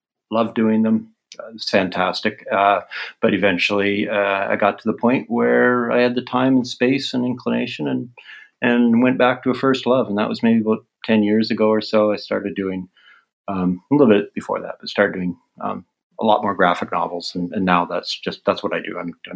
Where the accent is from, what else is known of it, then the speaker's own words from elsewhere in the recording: Canada; they were Canadian, and that was great because I'm Canadian, and it's kind of nice to publish with somebody from my own country.